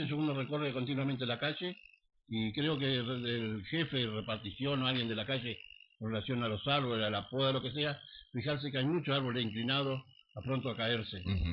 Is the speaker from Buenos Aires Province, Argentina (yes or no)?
no; Concordia, Entre Ríos, Argentina; Nací en Concordia, me crié en calle Mitre de la Madrid